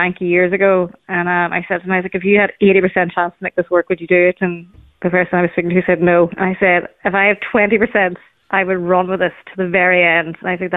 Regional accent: Ireland; I was buying it anyway just because I wanted to support you being Irish, but now I love the product. And that was great. I just think the Irish, what we do is great.

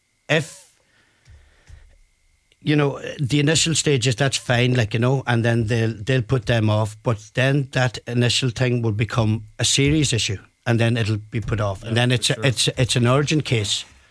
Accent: Ulster, Ireland; And I told him, like, you know, I came from North Donegal.

